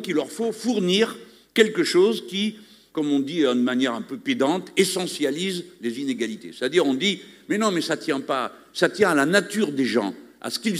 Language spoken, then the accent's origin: French; France; Chez nous, en France, c'est arrivé à un sommet